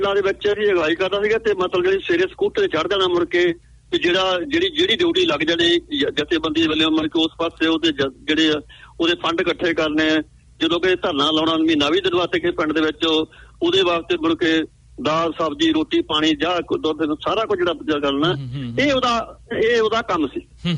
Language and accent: Punjabi; Punjab, India; ਅਸੀਂ ਮੋਗਾ ਤੋਂ ਤਕਰੀਬਨ 5 ਕਿਲੋਮੀਟਰ ਦੇ ਜਿਹੜਾ ਹੈਗਾ ਪਾਸੇ ਤੇ ਸਾਡਾ ਪਿੰਡ ਬਣਦਾ ਹੈਗਾ ਸਭ ਤੋਂ ਵੱਡਾ ਪਿੰਡ ਜਿਹੜਾ ਪੰਜਾਬ ਦੇ ਵਿੱਚ